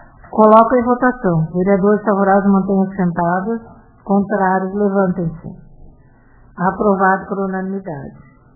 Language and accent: Portuguese; Rio Grande do Sul, Brazil; Isso é gaúcho, essa é minha terra, esse é o meu povo, querência amada do Rio Grande do Sul. Tenho o maior orgulho de ser gaúcho, amo meu torrão e não toco por lugar nenhum.